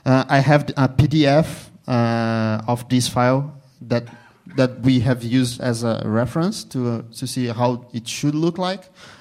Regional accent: Brazil; Did I mention I'm from Brazil? Okay, I'm from Brazil.

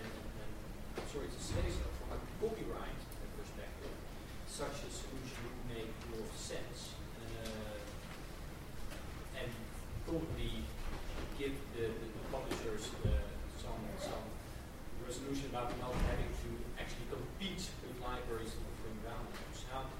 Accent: Netherlands; I'm the gentleman from the Netherlands again

